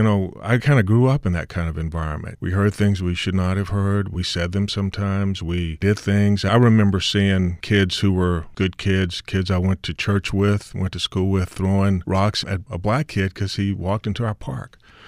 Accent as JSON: {"language": "English", "town": "Opelousas", "region": "Louisiana", "country": "United States", "tie": "born or raised there", "said": "You know, I grew up in Opelousas, which is a town about 2.5 hours west of New Orleans, and it was grew up in a very segregated place."}